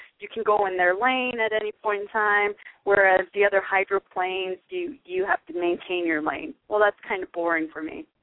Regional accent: Ontario, Canada; now in United States; I grew up right outside of Toronto, and we, the family, had a cottage up north

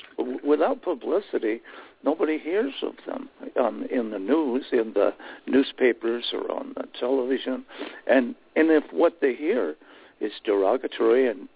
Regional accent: Rockford, Illinois, United States; now in Tennessee, United States; I live in East Tennessee now. I am from Rockford. I saw the down grade of Rockford and how it dropped.

